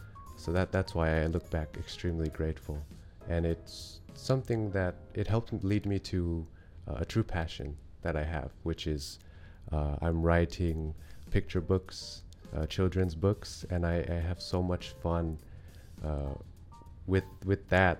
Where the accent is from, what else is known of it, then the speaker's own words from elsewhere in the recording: California, United States; So growing up in California, you think that you have to, I'm not far from LA, so you think you have to become famous to have a positive impact on the world